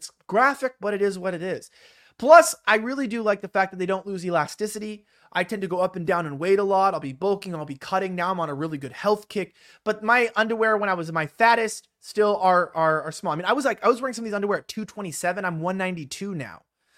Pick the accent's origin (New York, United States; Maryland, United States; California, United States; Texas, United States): California, United States; Los Angeles; I'm from Los Angeles.